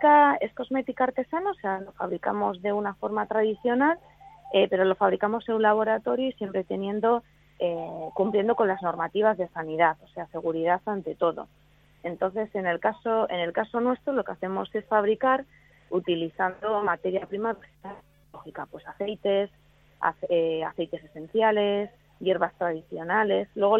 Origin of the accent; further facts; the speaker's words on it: Bilbao, Basque Country, Spain; los demás somos de fuera. Yo, por ejemplo, soy de Bilbao.